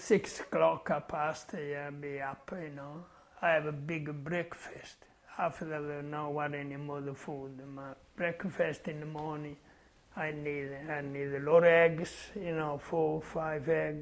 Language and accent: English; Italy; born there; English is a second language; Oh, I was born in Italy in a garden.